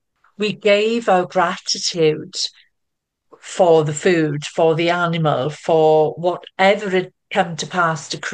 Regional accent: Wales, United Kingdom; accent: Welsh; I'm Welsh. If you haven't already picked up by my accent, I'm Welsh.

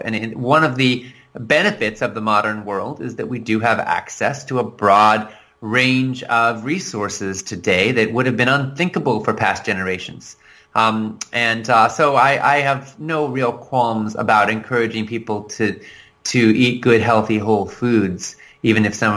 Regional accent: United States; And as one American here who is opposed to this madness

